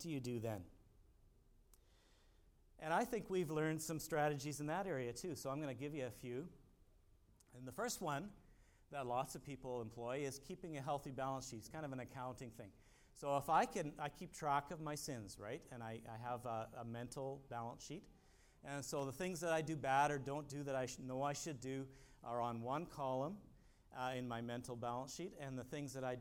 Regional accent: Canada; I'm Canadian. And as we all know, Canadians are nice. And they're polite, right?

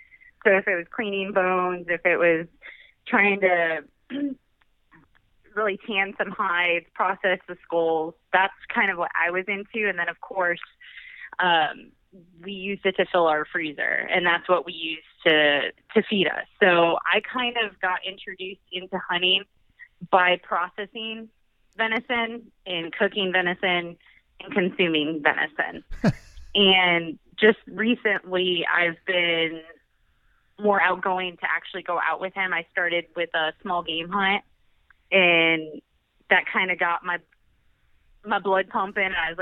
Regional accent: Chicago, Illinois, United States; moved away as an adult; now in Brooksville, United States; I grew up in Chicago, and I moved to Florida about 20 years ago. And we currently reside in Brooksville, Florida.

